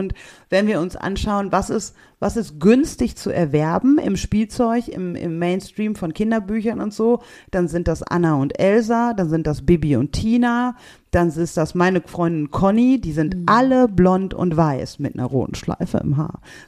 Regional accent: Oberhausen, North Rhine-Westphalia, Germany; Ja, Oberhausen, meine Heimat, einfach schöner.

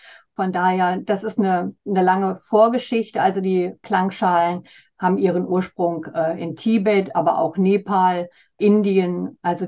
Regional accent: Northern Germany, Germany; es gibt auch in Norddeutschland, da wo ich herkomme, gibt es ein paar Menschen, die das anbieten.

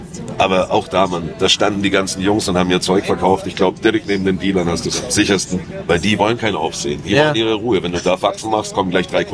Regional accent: Munich, Bavaria, Germany; Und als Münchner bin ich instant zusammengezogen

